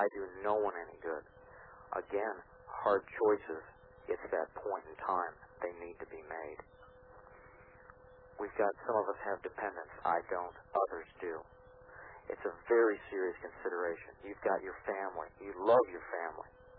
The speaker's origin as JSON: {"language": "English", "town": "Cleveland", "region": "Ohio", "country": "United States", "said": "I'm from Cleveland. It's the blue collar in me."}